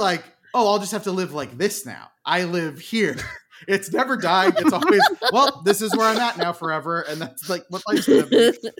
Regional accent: Oklahoma, United States; I'm from Oklahoma, so that was like sweet tea

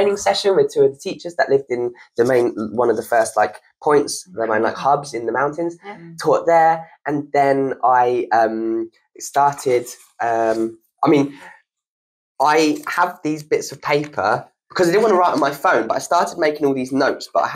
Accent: St Leonards, South East England, United Kingdom; then I came back and I wanted to release it, like release the book in St. Leonard's because of like it's my hometown

